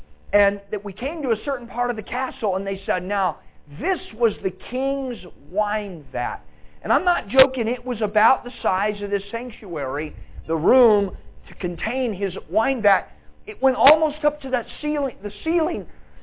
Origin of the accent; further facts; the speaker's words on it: California, United States; And of course, I'm from California and there's, you know, vineyards everywhere